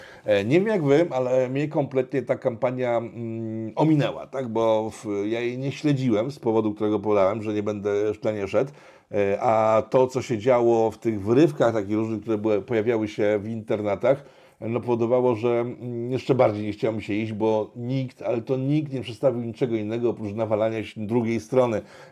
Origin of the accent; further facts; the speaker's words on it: Łódź, Łódź Voivodeship, Poland; Ja jako prosty człowiek z Łodzi, tak, bo jestem z Łodzi i mieszkam w prowincji, znaczy na prowincji, podwarszawskiej niby, ale jednak dalekiej od Warszawy